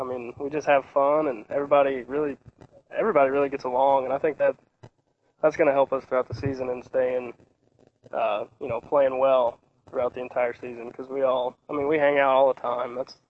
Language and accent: English; Lynn, Missouri, United States; I'm from Lynn, Missouri, which is close to Jefferson City. It's a real small town.